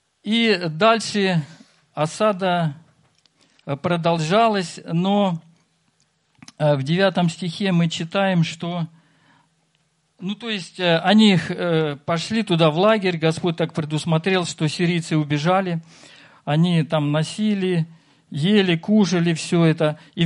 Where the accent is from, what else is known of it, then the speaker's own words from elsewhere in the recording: Vitebsk Region, Belarus; я приехал из Витебской области, тоже студент